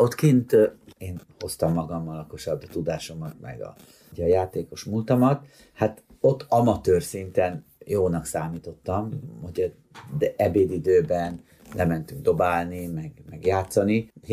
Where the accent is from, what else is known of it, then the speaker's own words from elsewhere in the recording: Szeged, Csongrád-Csanád, Hungary; én 80-as években nőttem fel, sőt a 70-es években igazán Szegeden